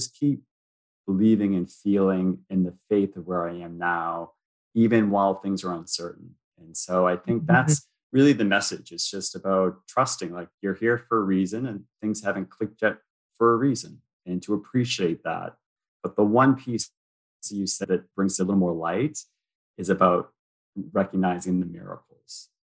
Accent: United States; now in Toronto, Canada; I'm American, but I live in Toronto.

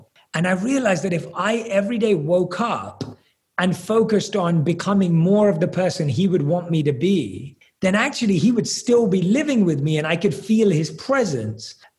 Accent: London, United Kingdom; I was born and raised in London and I didn't have any affinity towards monks or any of that growing up in London.

